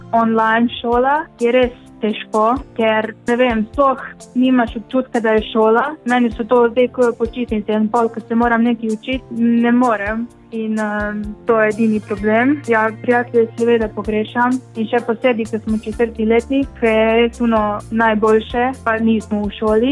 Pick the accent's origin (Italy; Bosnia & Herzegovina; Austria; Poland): Bosnia & Herzegovina; now in Slovenia; Ma večinoma poslušam, ker sem iz Bosne, poslušam to balkansko